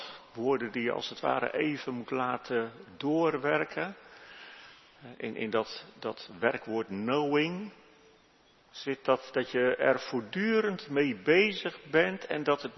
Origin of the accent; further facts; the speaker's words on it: Netherlands; Want ik dacht, ja, wij komen als Nederlanders uit een christelijk land. Dat is razendsnel aan het veranderen. Maar in mijn jeugd waren de christenen nog ver in de meerderheid in Nederland.